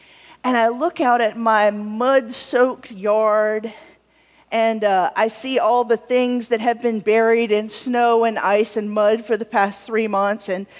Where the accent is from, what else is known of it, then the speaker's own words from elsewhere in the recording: the South, United States; One reason for that is I'm from the South, and cold weather is not God's plan for me.